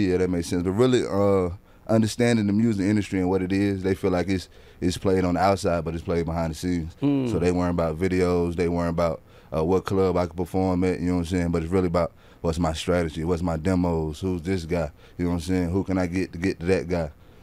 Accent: Carolina, United States; You know, I'm coming from Carolina, so we ain't really had too many people that stood on it and brought it back.

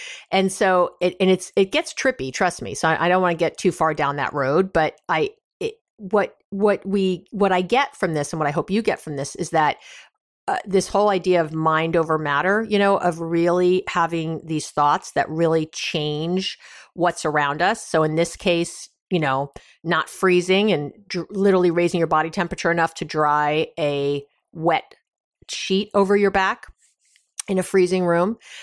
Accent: New York, United States; I'm from New York, and I'm saying it's cold.

